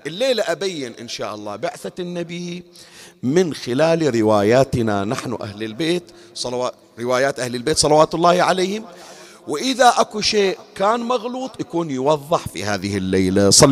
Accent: Bahrain; عندنا بالبحرين، التقيت بهم في مكتبة من المكتبات

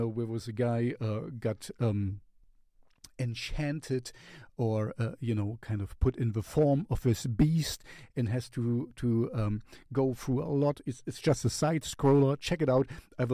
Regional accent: East Germany, Germany; I grew up in the Russian zone, as you might know if you follow me.

